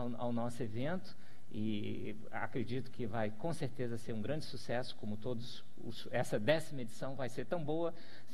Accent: Rio de Janeiro, Brazil; como carioca, que sou em particular, estar de novo aqui na terrinha

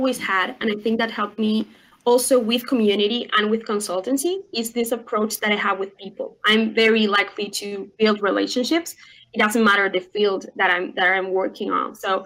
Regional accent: Uruguay; English is a second language; I'm from Uruguay. I'm from South America, a very tiny country between Argentina and Brazil.

